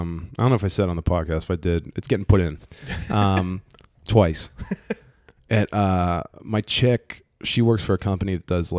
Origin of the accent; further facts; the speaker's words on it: Midwest, United States; And at one point, he asked me where I was from originally. And I said, oh, I'm from the Midwest.